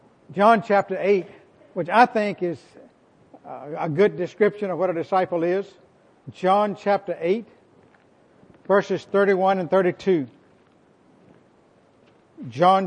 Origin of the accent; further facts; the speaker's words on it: United States; I'm glad I'm an American. I love America, and I don't want to live anywhere else in the world.